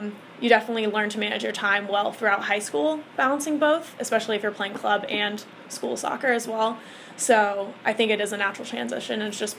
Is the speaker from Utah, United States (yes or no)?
no; Florida, United States; I'm from Florida, so it's very difficult for them to see a lot of my games, but when I'd come up to New England, I'd have schools come watch.